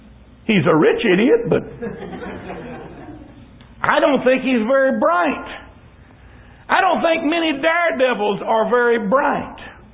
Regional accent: San Antonio, Texas, United States; I grew up in San Antonio. It was tourists from New York that went down on the river walk at night.

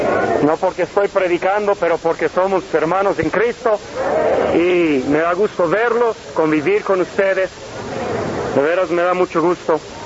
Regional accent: Mexico; Y yo fui criado en México desde los 8 años y estudié en las escuelas federales.

